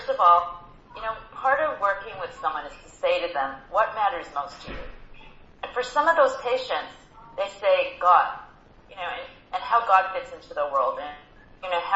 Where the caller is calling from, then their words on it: Passaic, New Jersey, United States; I'm calling in from Passaic.